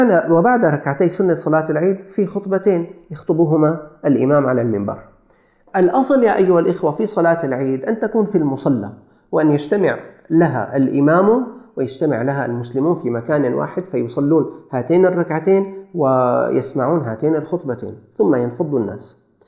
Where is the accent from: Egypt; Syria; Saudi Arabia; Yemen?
Syria; لكن أقل شيء تكون 1500 عندنا في سوريا.